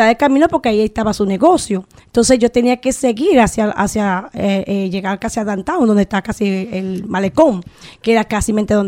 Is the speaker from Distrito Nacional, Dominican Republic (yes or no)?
yes; Distrito Nacional, Dominican Republic; Bueno, yo nací en Cristo Rey, me crié, como le dije, fue en una parte en Villas Agrícolas